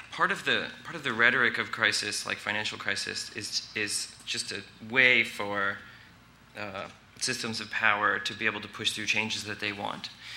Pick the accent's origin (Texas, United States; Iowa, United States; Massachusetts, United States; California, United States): California, United States; San Diego; So we're from... We're from San Diego. We teach at UCSD